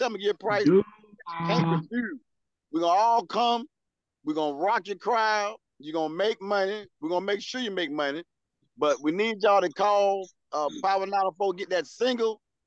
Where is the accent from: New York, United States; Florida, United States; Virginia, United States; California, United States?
Florida, United States; Miami; in Florida, I'm from Miami. Like, I'm from Dade County.